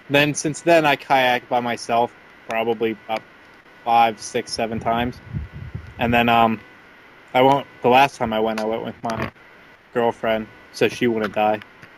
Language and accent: English; Victoria, Australia; I'm from Victoria, Australia.